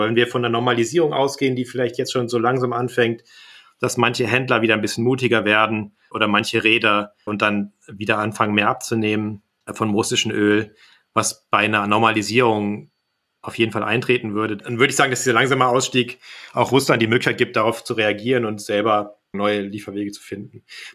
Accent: Kassel, Hesse, Germany; now in Berlin, Germany; Ich bin weiter in Berlin, in der Reichweite der Iskander aus Kaliningrad. Ich bin jetzt nicht sozusagen in meine Heimat Kassel gefahren

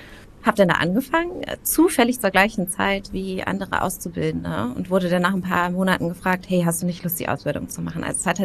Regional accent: Berlin, Germany; komme ursprünglich tatsächlich aus Berlin, bin einer der wenigen Ur-Berliner in sowohl unserer Firma, aber auch in Berlin selber. Habe hier Abi gemacht

